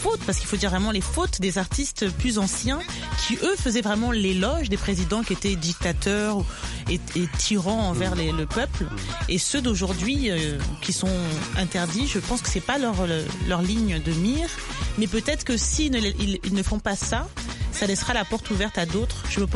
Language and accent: French; France; Hein, oui, moi je suis made in France.